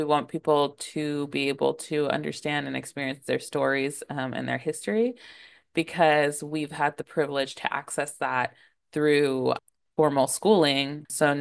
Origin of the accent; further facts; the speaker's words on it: Houston, Texas, United States; now in Los Angeles, United States; I'm originally from Houston, but now I live in LA.